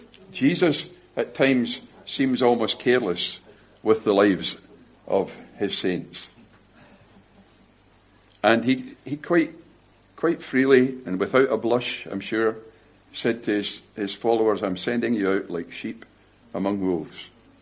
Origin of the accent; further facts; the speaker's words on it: Scotland, United Kingdom; Being a Scotsman, I wasn't going to pay that.